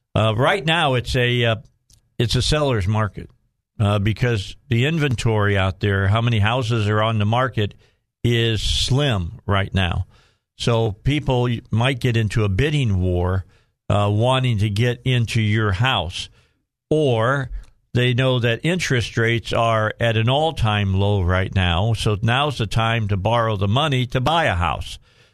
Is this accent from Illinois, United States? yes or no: yes; Illinois, United States; Look, I grew up outside of Chicago.